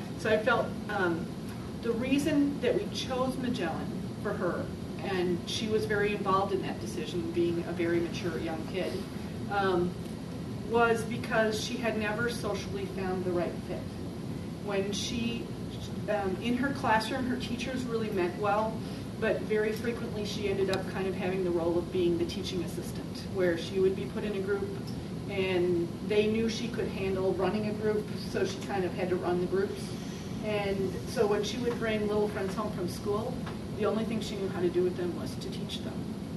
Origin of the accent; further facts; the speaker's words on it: Madison, Wisconsin, United States; also born or lived in Appleton; First of all, I was born in Appleton, but only lived there until I was 3. Then we moved to Madison, and I've lived in Madison, gone through the Madison Public Schools District through 8th grade, and then I went to Edgewood for high school.